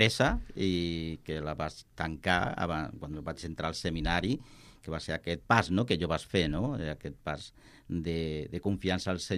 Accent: Viladecans, Catalonia, Spain; now in Vilafranca del Penedès, Spain; Jo soc fill de Viladecans, uh-huh. I estic actualment en Vilafranca del Penedès.

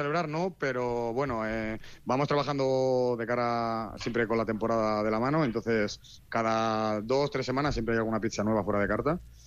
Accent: Madrid, Community of Madrid, Spain; Yo soy de Madrid y le digo pizza

